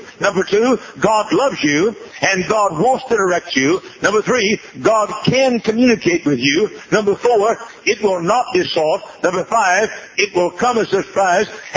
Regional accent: Dallas, Texas, United States; born or raised there

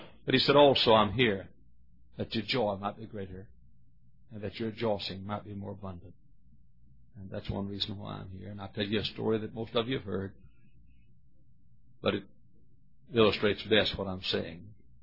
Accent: the South, United States; now in Hammond, United States; I'm a Southerner.

